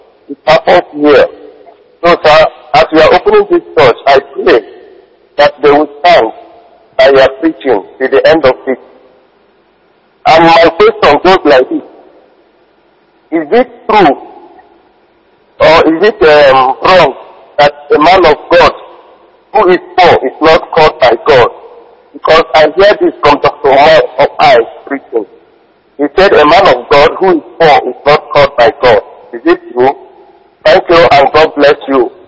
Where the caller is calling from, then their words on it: Germany; Brother Chidi, I'm calling from Germany.